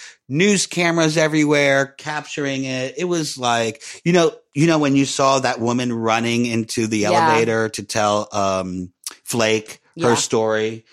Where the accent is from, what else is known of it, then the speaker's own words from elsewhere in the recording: Florida, United States; Because that's my home state, Florida.